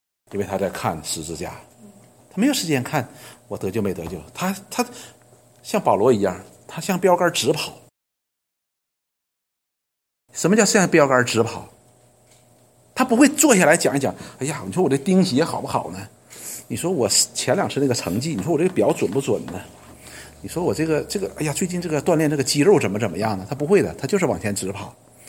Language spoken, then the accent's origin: Chinese; China; 我们太习惯于被爱，特别是我们中国人，我们从小的时候就得到了很多的爱